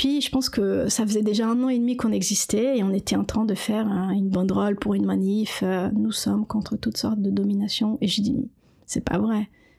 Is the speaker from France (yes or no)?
no; Brazil; French is a second language; je suis brésilienne, j'ai grandi avec des haricots et du riz